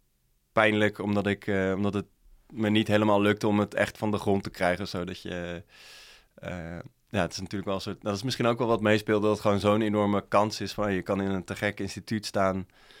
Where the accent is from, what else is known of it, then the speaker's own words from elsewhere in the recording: Dordrecht, South Holland, Netherlands; Ik kom zelf uit Dordrecht